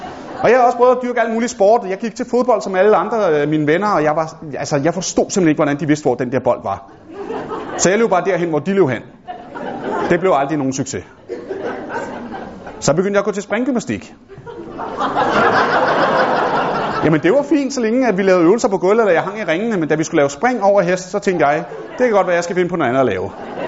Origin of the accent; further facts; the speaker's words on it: Copenhagen, Capital Region of Denmark, Denmark; jeg voksede op et sted på Vesterbro